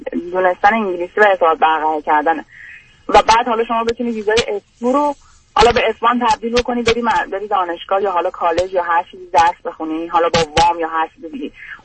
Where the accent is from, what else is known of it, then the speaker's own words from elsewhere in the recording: Iran; moved away; وقتی من از ایران رفتم